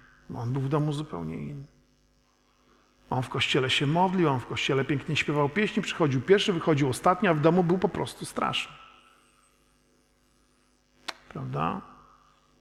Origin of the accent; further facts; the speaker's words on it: Kętrzyn, Warmian-Masurian Voivodeship, Poland; U nas w Kętrzynie te kolekty zbierali tacy najmniejsi. Prawda? I ja się czułem taki wyróżniony, że mogę tę kolektę zbierać.